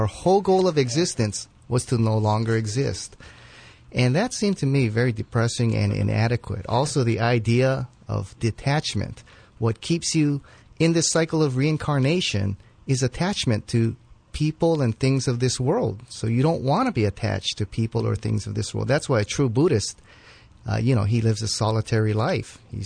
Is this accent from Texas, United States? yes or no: no; Hawaii, United States; I grew up in the Nu'uanu Valley, grew up in a Japanese home. So, of course, I was exposed to Buddhist the background and Buddhist teachings.